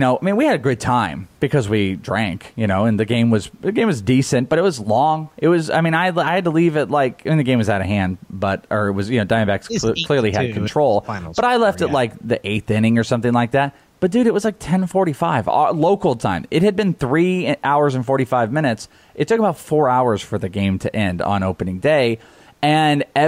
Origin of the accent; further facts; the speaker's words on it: Wales, United Kingdom; I'm Welsh.